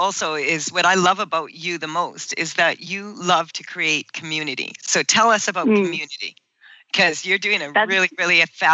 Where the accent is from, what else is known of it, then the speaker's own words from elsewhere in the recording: Saskatchewan, Canada; now in Kelowna, Canada; I'm from Saskatchewan, and how I ended up here in Kelowna is I was traveling back and forth across Canada for several years